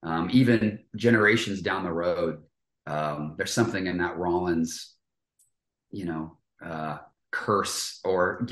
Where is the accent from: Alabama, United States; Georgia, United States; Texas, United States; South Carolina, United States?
Texas, United States; Fort Worth; I remember being around that culture, being in Fort Worth, where I grew up